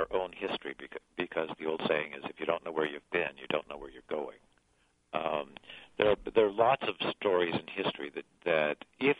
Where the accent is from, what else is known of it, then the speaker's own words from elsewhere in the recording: Muscatine, Iowa, United States; since I'm from Muscatine and my family's here